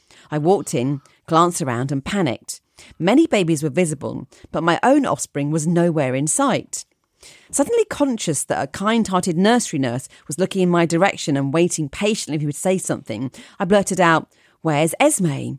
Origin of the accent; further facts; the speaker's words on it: Scotland, United Kingdom; accent: Scottish; now in England; they will fail to recognise my strong Scottish accent, something that's happened to me often when meeting new people since I moved to England 6 years ago